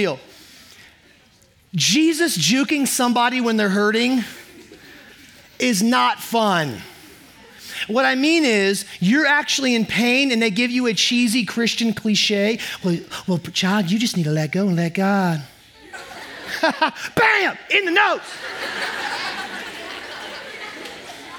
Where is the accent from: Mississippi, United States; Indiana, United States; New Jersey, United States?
Indiana, United States; So when I was growing up, I grew up in Indiana, and Indiana is a state where we play a lot of basketball.